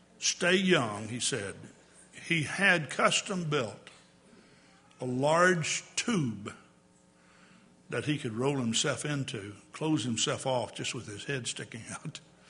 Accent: Texas, United States; He said, well, you probably in Texas, because I grew up in Texas, you probably spent a lot of time out in the heat.

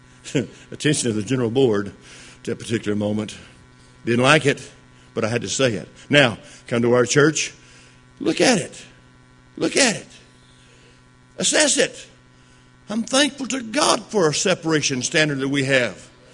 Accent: Alaska, United States; brethren, I'm from the Arctic. Where I live is different.

